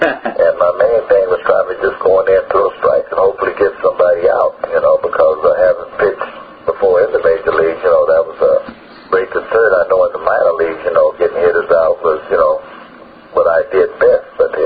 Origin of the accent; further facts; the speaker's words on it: Riverside, California, United States; also born or lived in Thomasville; Well, actually, I was born in Thomasville, North Carolina, but actually grew up in Riverside, California. I did all my schooling out here.